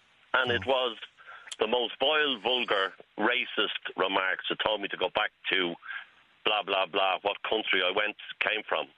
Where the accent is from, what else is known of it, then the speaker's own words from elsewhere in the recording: Dublin, Leinster, Ireland; No, I was born and bred in the Liberties.